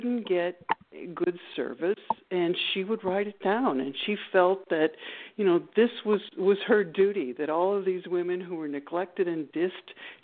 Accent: St. Louis, Missouri, United States; Josie is set in my hometown of St. Louis, Missouri.

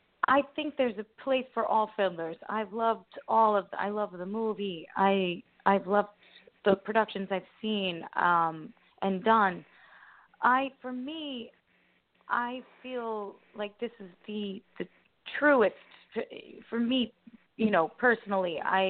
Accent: Patchogue, New York, United States; I grew up in Long Island, Patchogue Medford

